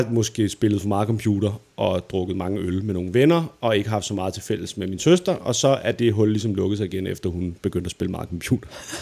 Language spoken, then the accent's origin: Danish; Holme-Olstrup, Zealand, Denmark; Jeg kommer fra en lille by, der hedder Holm Ostrup, som ligger i nærheden af Næstved.